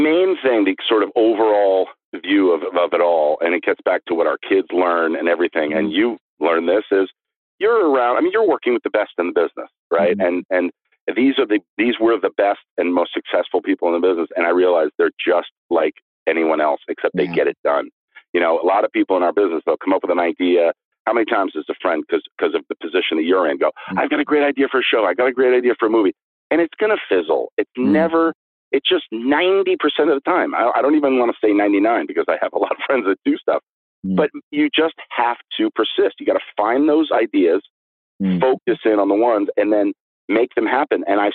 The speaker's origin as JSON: {"language": "English", "town": "Los Angeles", "region": "California", "country": "United States", "tie": "born or raised there", "said": "I grew up in Los Angeles. Right. I knew every back road, every alley, every shortcut."}